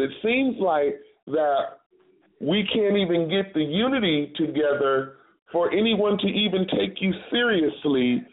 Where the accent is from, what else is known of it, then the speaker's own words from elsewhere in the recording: Detroit, Michigan, United States; I'm born and raised on the East. I'm Detroit. I'm Midwest, you know what I'm saying? East Coast, Midwest.